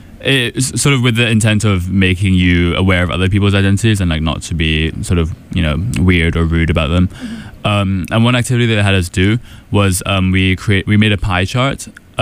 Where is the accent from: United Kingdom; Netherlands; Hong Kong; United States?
Hong Kong; having a Chinese father and a British mother and growing up in Hong Kong.